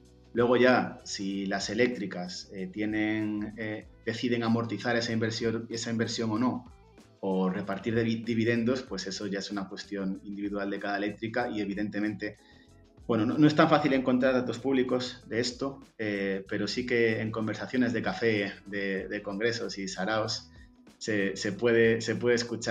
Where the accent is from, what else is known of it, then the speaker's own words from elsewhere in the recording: Galicia, Spain; Sí y no, depende. Soy gallego, lo siento.